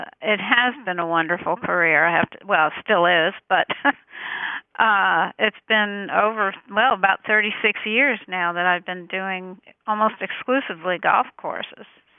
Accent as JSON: {"language": "English", "region": "New Jersey", "country": "United States", "tie": "born there", "also_born_or_lived": "Wilmington, Delaware / Louisville, Kentucky / Chicago", "said": "I was born in New Jersey. We moved to Wilmington, Delaware, then Louisville, Kentucky, and then I went to the Art Institute of Chicago"}